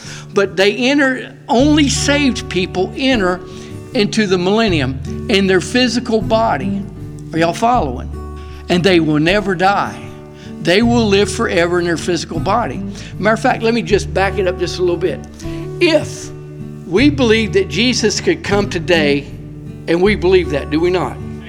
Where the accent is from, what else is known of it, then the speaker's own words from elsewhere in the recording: Inwood, United States; I grew up here in Inwood, and I would walk to school.